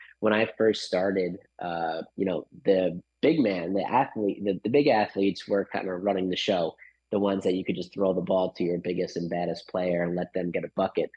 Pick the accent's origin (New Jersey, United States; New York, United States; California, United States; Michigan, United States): New York, United States; Long Island; Fortunate enough for me, I grew up on Long Island in New York